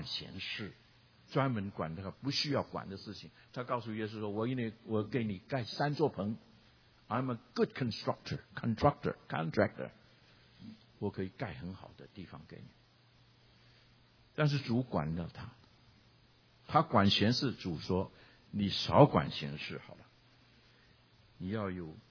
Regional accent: Guangdong, China; 我是广东人，但是神给我能够有机会旅行到许多的地方，包括台湾，我也懂

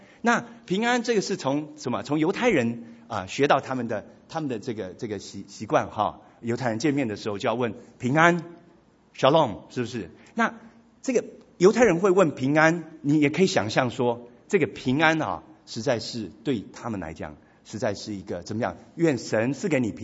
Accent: Taiwan; 那这个我是台湾来的

